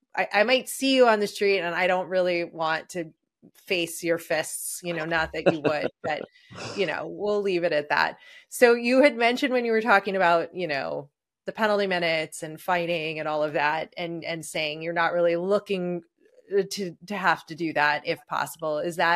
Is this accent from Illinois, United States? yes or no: yes; Chicago, Illinois, United States; And I'm from Chicago.